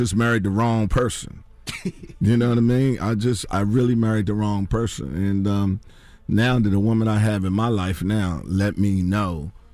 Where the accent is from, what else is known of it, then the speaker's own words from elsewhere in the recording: Washington, District of Columbia, United States; My hometown, Washington, D.C.